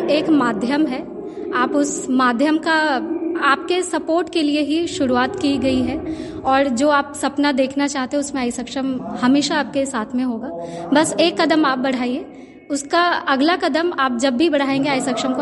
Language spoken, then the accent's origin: Hindi; Mango Bandar, Bihar, India; मैं मांगो बंदर से हूँ।